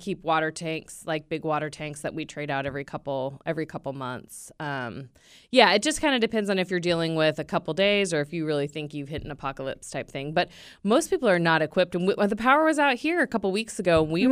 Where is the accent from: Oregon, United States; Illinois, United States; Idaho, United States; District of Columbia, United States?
Idaho, United States; Boise; born there; I was born in Boise. Boise, Idaho, baby. I was born in a small town.